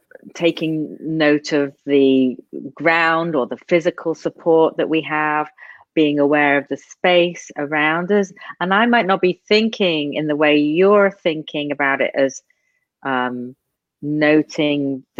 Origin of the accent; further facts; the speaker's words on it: England, United Kingdom; You know, I'm from England, and my two best friends in the world are in England